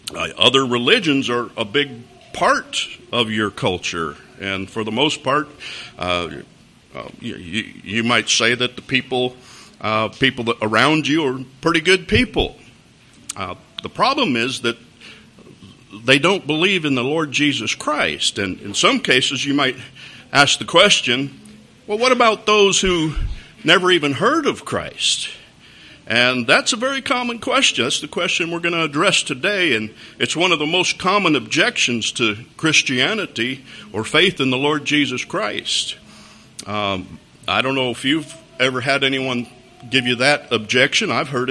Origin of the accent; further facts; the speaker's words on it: Colorado, United States; now in Kuwait; Where I grew up, the place where I grew up in Colorado didn't have a whole lot of immigrants, so most of the kids in my school, they were just like me.